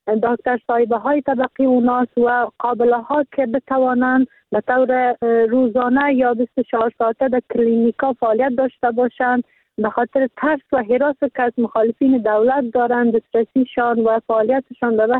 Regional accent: Faryab, Afghanistan; در ولایت ما با 14 ولسوالی که ولایت فاریاب داره

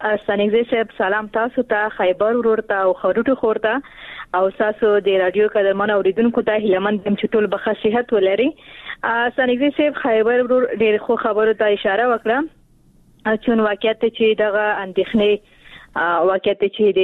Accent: Afghanistan; په افغانستان کې جنگ دی او تقریبا موږ په جنگ کې پیدا شو ویو په جنگ کې را لوي شوی یو

